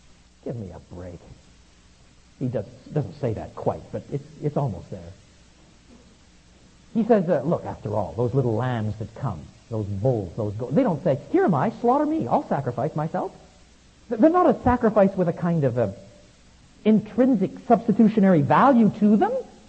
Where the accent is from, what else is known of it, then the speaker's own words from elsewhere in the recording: Canada; I was brought up in Canada at a time when we were told sometimes, never drink, smoke, swear, or chew